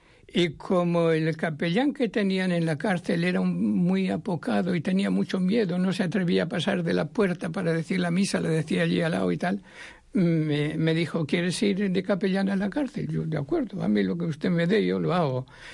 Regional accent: Navarre, Spain; Soy navarro

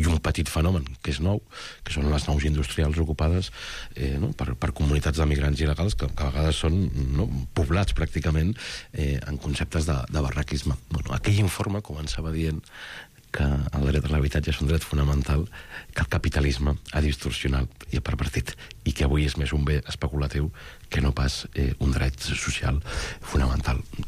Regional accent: Barcelona, Catalonia, Spain; Jo vinc de Gràcia.

